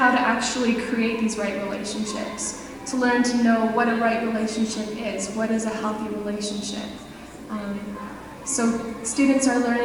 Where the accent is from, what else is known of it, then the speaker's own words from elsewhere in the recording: Langley, British Columbia, Canada; I'm from Langley, British Columbia, Canada